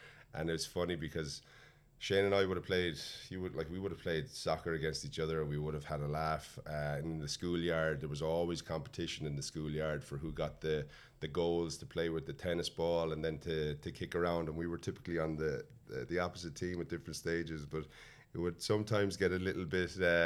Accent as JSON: {"language": "English", "town": "Limerick", "region": "Munster", "country": "Ireland", "tie": "born or raised there", "said": "We grew up in Limerick, and I think we'll touch on it in a minute. Because growing up in Limerick is so different to growing up in Dublin."}